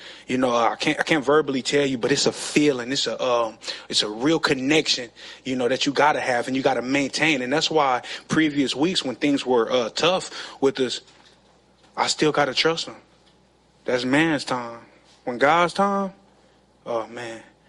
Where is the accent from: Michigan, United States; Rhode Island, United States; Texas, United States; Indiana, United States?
Michigan, United States; Flint; I'm just a kid from Flint, man. Nothing special. I'm a kid from Flint just with a lot of heart and toughness